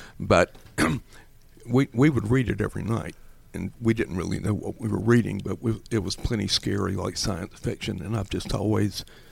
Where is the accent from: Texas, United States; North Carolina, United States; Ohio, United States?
North Carolina, United States; also born or lived in Georgia; Well, I was born in Georgia, raised in North Carolina.